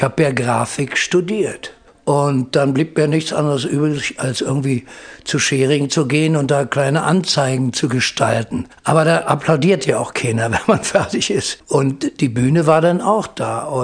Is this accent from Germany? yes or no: yes; Berlin, Germany; Und dann sagte ich als Berliner, was der macht, das kann ich auch.